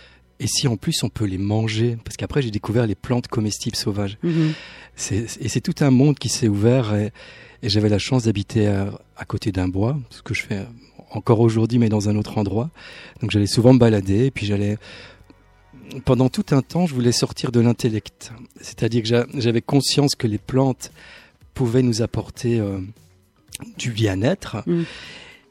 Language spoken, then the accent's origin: French; Erezée, Wallonia, Belgium; Je viens d'Érosé.